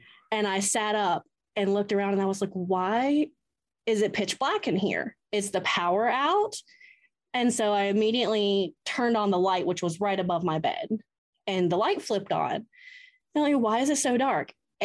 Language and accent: English; Atlanta, Georgia, United States; I am from Atlanta, yeah.